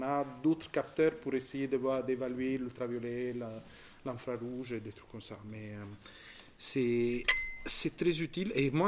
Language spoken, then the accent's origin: French; Southern Italy, Italy; French is a second language; now in France; Je suis originaire du sud de l'Italie, plutôt citadin.